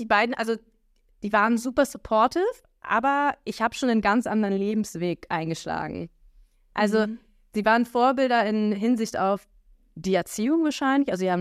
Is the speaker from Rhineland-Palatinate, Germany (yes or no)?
no; Berlin, Germany; Ich bin aufgewachsen in Berlin, bin auch mein ganzes Leben eigentlich in Berlin geblieben, habe hier auch studiert. Zwischenzeitlich war ich immer mal wieder eine längere Zeit im Ausland.